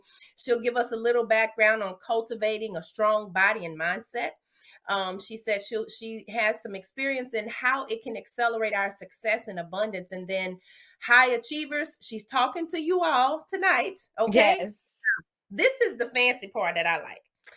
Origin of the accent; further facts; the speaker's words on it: Louisiana, United States; I'm from Louisiana, so I participated in the circuit when I was in college.